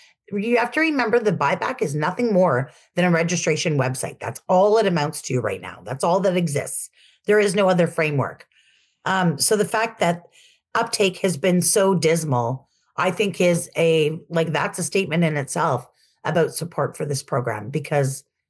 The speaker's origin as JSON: {"language": "English", "town": "Ottawa", "region": "Ontario", "country": "Canada", "tie": "born or raised there", "said": "Ottawa is my hometown."}